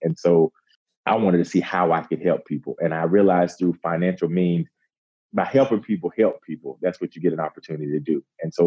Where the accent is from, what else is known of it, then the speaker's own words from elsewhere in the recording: Cartersville, Georgia, United States; growing up in Cartersville, you know, in humble beginnings, I didn't have a lot of financial means.